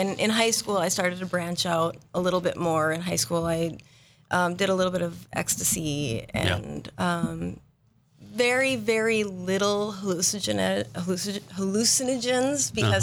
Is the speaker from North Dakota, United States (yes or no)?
yes; Bismarck, North Dakota, United States; Okay, I was born and raised in Bismarck. I've got two sisters and a brother. I'm the baby of four.